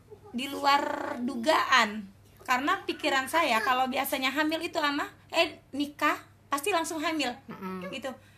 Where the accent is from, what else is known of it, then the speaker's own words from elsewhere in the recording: Makassar, South Sulawesi, Indonesia; now in Maros, Indonesia; setelah saya merantau dari Makassar, Alhamdulillah diberi kesempatan untuk sempat tinggal di kota besar di Sulawesi Selatan. Saya tinggalnya di Maros itu tempo hari.